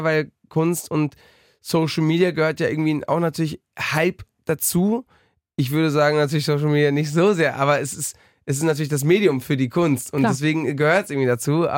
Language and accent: German; Spain; Einfach weil in Spanien, es ist schon dann sehr schwer, ich bin in Spanien aufgewachsen